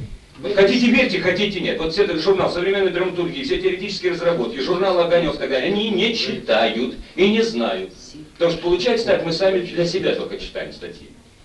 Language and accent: Russian; Tula, Tula Oblast, Russia; я туляк еще родом, понимаете